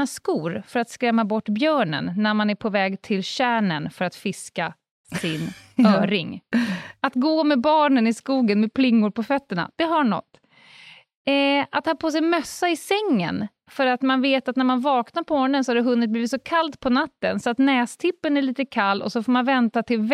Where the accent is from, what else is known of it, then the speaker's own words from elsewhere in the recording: Stockholm, Stockholm County, Sweden; Jag var nyligen på en lekpark där jag är uppväxt på Södermalm.